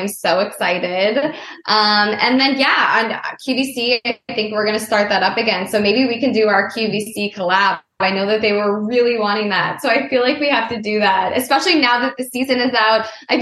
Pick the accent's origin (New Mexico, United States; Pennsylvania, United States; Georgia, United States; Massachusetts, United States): Massachusetts, United States; Boston; I'm from Boston, so yeah.